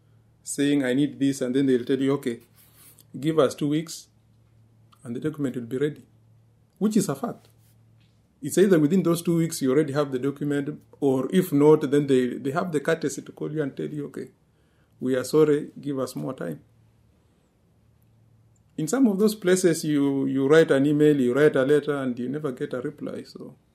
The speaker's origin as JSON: {"language": "English", "country": "Kenya", "also_born_or_lived": "China", "moved": "as an adult", "said": "I left Kenya, went to China, did my medical course in Chinese. Then I come here as a Kenyan doctor."}